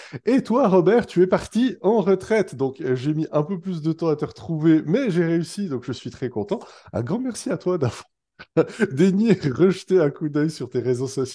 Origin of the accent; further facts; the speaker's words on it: Switzerland; moi, en tant que Suisse, nous, je dirais, on a pas, comme pas le choix.